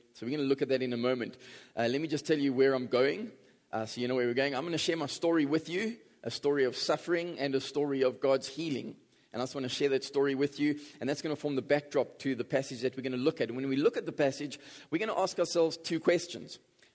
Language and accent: English; East London, Eastern Cape, South Africa; now in Johannesburg, South Africa; I'm actually originally from East London.